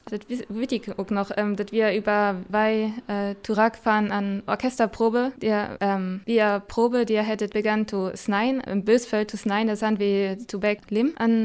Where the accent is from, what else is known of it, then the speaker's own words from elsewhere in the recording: Halle, North Rhine-Westphalia, Germany; now in Kiel, Germany; ich bin 25 Jahre alt und ich bin aus Nordrhein-Westfalen, aus Halle-Westfalen, das ist bei Bielefeld